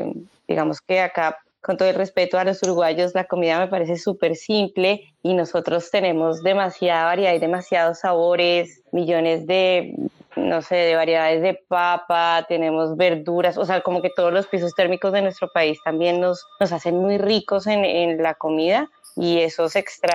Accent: Colombia; al final terminan siendo desconocidas para nosotros también como colombianos

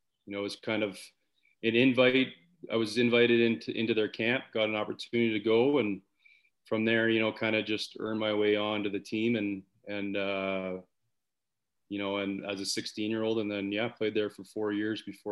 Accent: Calgary, Alberta, Canada; growing up in Canada, major junior for me was the route I really wanted to go

